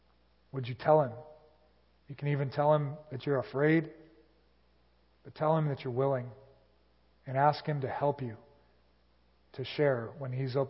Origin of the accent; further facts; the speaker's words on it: United States; I grew up in America, and I didn't know what the Bible was.